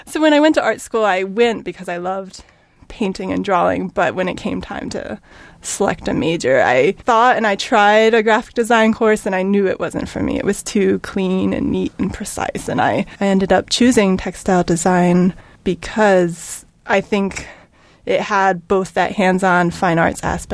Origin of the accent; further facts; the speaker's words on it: Morgantown, West Virginia, United States; I grew up in West Virginia. It was a college town. It's Morgantown. Yeah. But for most of my childhood, we lived about 20 minutes outside of town in the woods.